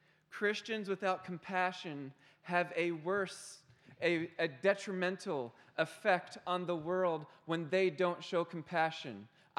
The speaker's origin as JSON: {"language": "English", "town": "Baltimore", "region": "Maryland", "country": "United States", "tie": "born or raised there", "said": "My hometown is Baltimore City, Maryland, and we went through a very difficult church division."}